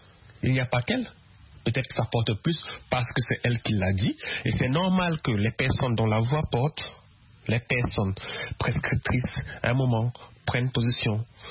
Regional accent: Cameroon; je suis jeune, je suis camerounais comme elle. Je suis jeune comme elle. Moi aussi, je rêve d'alternance pour mon pays.

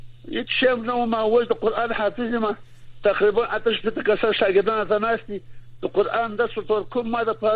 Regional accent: Afghanistan; زه افغان یم

